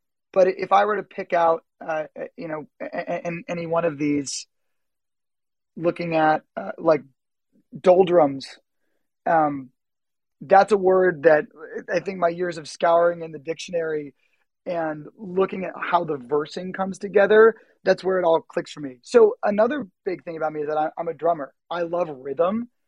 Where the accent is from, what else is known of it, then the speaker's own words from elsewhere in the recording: South Windsor, Connecticut, United States; Well, I am originally from South Windsor, Connecticut. I'm a ninth generation Connecticut resident. So my family has been here for years.